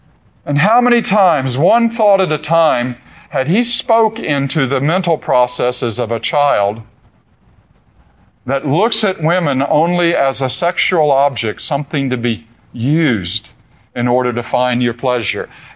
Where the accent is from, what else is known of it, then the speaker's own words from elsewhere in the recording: Daytona Beach, Florida, United States; Growing up in Daytona Beach, Florida, and my father an athlete, and back in the 1950s and early 60s, riding down the beach every day, and we lived a few blocks from the beach and always had a dune buggy